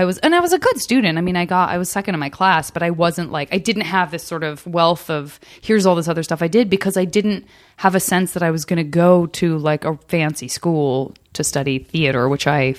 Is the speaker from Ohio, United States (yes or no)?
no; Tucson, Arizona, United States; I'm from Tucson.